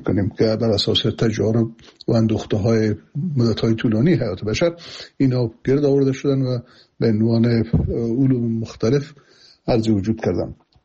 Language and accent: Persian; Afghanistan; ما به عنوان یک مسلمان، به عنوان یک افغان تعلیم یافته و تحصیل کرده